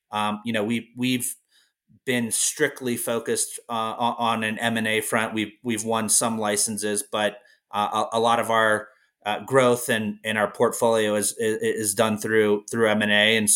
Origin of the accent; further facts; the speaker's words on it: Ohio, United States; now in Colorado, United States; We're both originally from Ohio in the early 2000s.